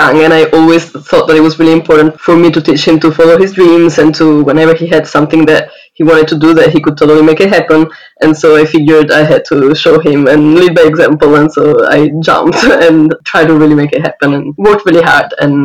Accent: Rome, Lazio, Italy; English is a second language; moved away as an adult; also born or lived in New Zealand; I am from Rome, Italy.

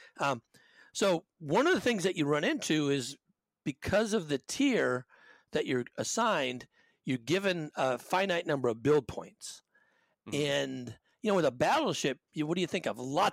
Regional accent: Washington, United States; I grew up in Washington, and across the way from where I lived, the battleship Missouri was moored for years

